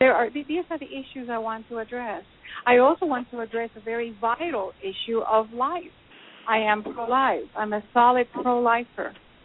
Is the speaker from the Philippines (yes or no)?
no; Cuba; now in United States; I was born and raised in Cuba. I lived under communism.